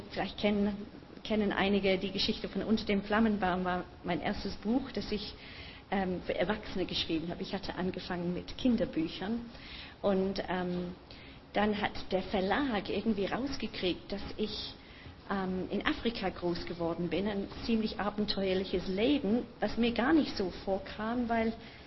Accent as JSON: {"language": "German", "region": "England", "country": "United Kingdom", "second_language": "German", "said": "ich dachte, ich kann doch unmöglich in eine, für mich eine Fremdsprache, ich bin ja Engländerin"}